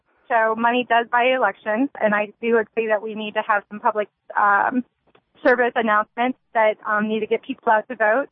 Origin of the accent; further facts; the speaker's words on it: Iowa, United States; I heard the rumor that you have a committee here in Iowa, and because I'm from Iowa.